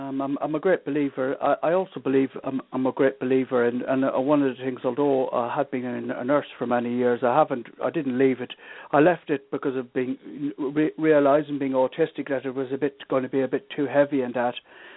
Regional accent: Ireland; also born or lived in England; born in England to Irish parents, and like many, my parents moved back to Ireland in 1971, and it was quite difficult readapting to a new environment.

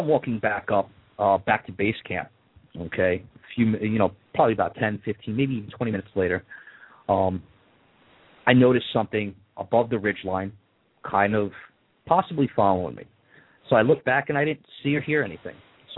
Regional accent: New York, United States; And mind you, I'm going to put this in place here and now that we're from New York, so we're not really allowed to carry guns.

